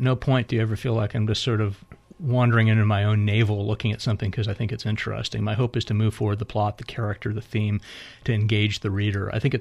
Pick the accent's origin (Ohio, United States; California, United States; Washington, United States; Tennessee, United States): California, United States; Hollywood; And I grew up in Hollywood